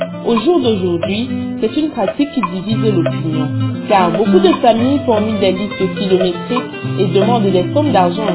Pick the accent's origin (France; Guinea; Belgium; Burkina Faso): Guinea; Chez nous en Guinée, le mari ne doit rien donner aux parents de sa femme, sauf s'il le veut.